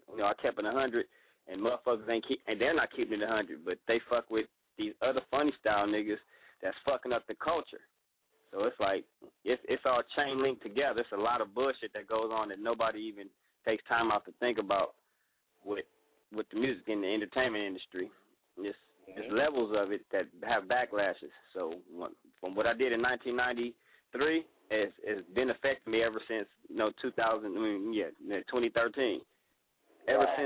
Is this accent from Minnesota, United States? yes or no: no; California, United States; also born or lived in Bronx, New York; I was born on the East in the Bronx. You know, I was raised in California. Been out here since I was little.